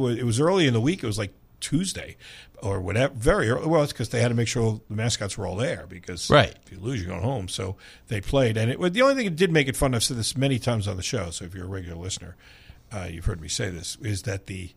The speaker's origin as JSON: {"language": "English", "region": "Texas", "country": "United States", "said": "I'm from Texas."}